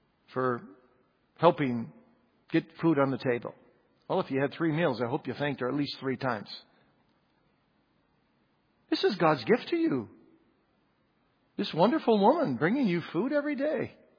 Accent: Kalamazoo, Michigan, United States; You know, I grew up in Kalamazoo, Michigan

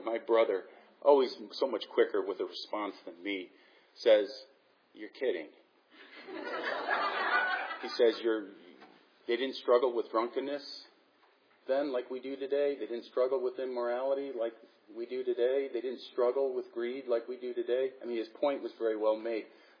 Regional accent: United States; for us as Americans, is that we didn't grow up with this sort of thing.

